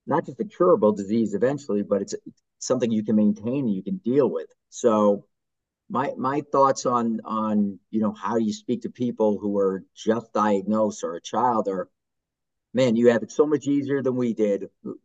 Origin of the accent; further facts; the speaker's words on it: Massachusetts, United States; I'm from Massachusetts